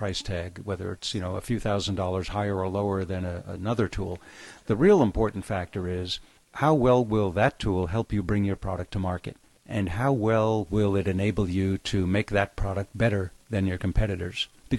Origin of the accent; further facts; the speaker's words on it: New York, United States; now in San Diego, United States; I was born in New York, born and raised, and grew up a Yankee fan.